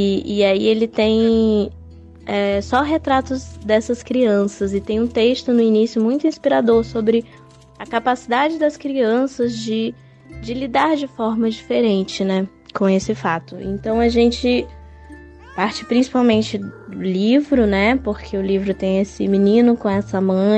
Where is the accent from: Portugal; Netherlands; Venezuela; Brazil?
Brazil; Northeast Region; now in Southeast Brazil; Eu vim do Nordeste pro Sudeste